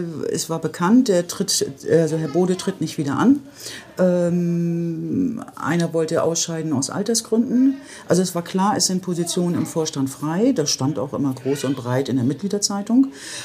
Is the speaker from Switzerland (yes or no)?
no; Hamburg, Germany; also born or lived in Frankfurt / Bonn; now in Bremen, Germany; Genau, ich bin in Hamburg aufgewachsen.